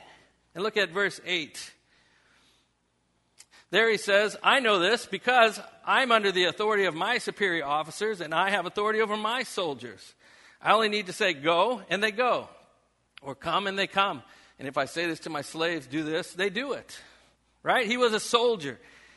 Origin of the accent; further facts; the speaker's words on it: Dugway Proving Grounds, Utah, United States; born there; also born or lived in New Mexico / North Carolina / New York; my dad was in the Army. And so I was born in Dugway Proving Grounds, Utah. And I lived there for all of 7 days. And as soon as I was old enough to get on a plane, we flew to New Mexico